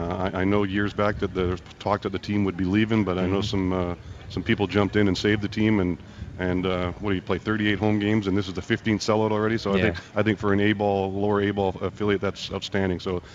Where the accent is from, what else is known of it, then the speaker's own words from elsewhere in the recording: Canada; You know what, as a Canadian, I think all the Canadians will keep their hands in it